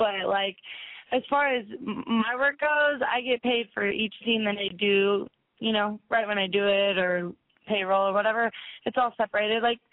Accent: Kansas, United States; I'm from Kansas, so most of the guys I know there don't have jobs

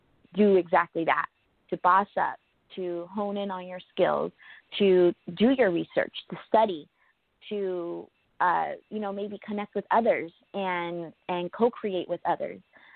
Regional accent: United States; I have this freedom of, you know, being an American and building this dream for myself

